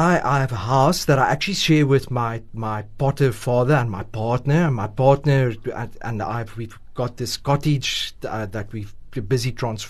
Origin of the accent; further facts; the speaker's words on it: Swellendam, Western Cape, South Africa; So I grew up in Swellendam, small town, you know, and I came to study at UCT.